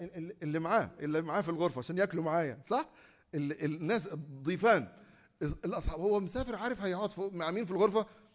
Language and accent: Arabic; Egypt